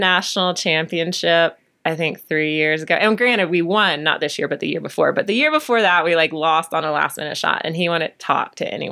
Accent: North Carolina, United States; Well, I grew up in North Carolina. So that is almost a, you know, you have to love college basketball if you're from North Carolina.

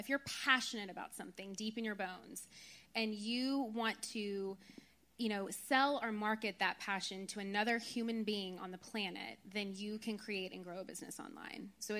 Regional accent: Nashville, Tennessee, United States; Hi, Nashville, my hometown.

